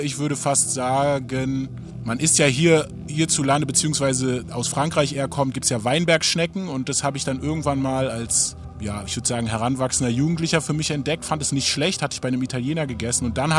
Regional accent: Berlin, Germany; ich bin ein Berliner Rapper, aufgewachsen in Morbid, Nachbarbezirk von Wedding.

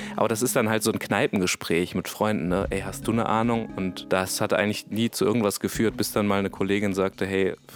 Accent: Duisburg, North Rhine-Westphalia, Germany; Ich bin in Duisburg aufgewachsen.

